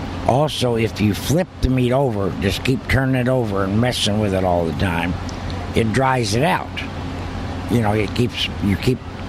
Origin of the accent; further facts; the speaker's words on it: Murfreesboro, Illinois, United States; And started a contest in Murfreesboro, my hometown, down in southern Illinois.